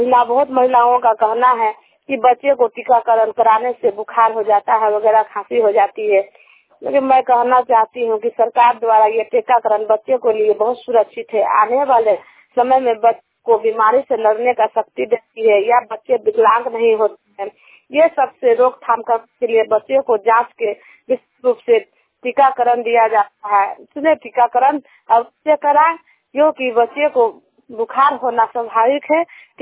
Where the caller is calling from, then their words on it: Ranchi, Jharkhand, India; रांची झारखंड से।